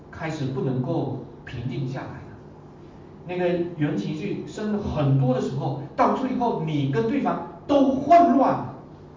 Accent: Suzhou, Jiangsu, China; accent: Suzhou; 我们苏州话有时候讲话难听哈

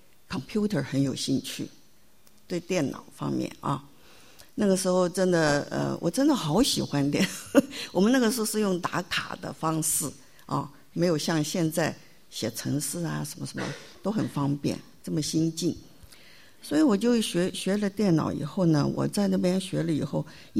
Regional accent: Taiwan; moved away as an adult; also born or lived in Hong Kong; 好，那我们到了香港住了一年，结果我们就全家就后来就搬到台湾去了。所以说我有两个哥哥一个妹妹，我们基本上是在台湾长大的。

